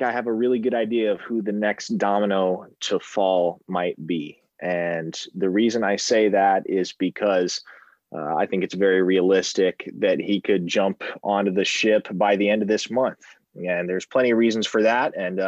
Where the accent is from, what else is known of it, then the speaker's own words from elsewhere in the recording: Bellevue, Nebraska, United States; also born or lived in Omaha; it's actually a guy from my hometown, Omaha, Nebraska, actually technically Bellevue, Nebraska